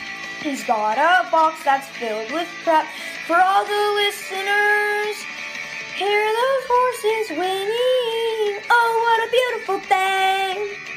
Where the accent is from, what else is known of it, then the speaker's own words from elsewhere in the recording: Virginia, United States; from Virginia.